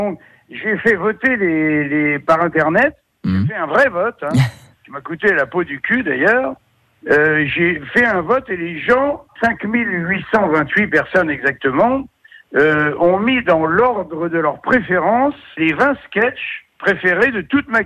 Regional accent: Paris, Île-de-France, France; Moi je suis parigot, donc dans Paris, le Paris tout gris.

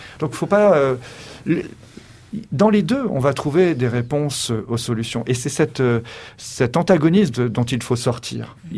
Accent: France; chez nous, en France

